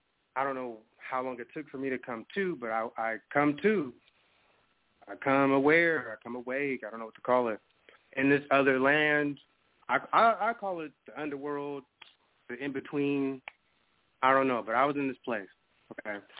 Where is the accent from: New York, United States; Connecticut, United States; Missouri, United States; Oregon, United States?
Oregon, United States; Portland; also born or lived in Chicago; Because I'm from Chicago and Portland. You know what I'm saying? I was born in Chicago, go there all the time, but I was raised in Portland